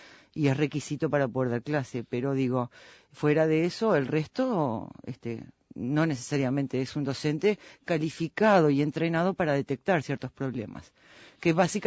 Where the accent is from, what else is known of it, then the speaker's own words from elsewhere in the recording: Montevideo, Uruguay; No, yo soy de Montevideo.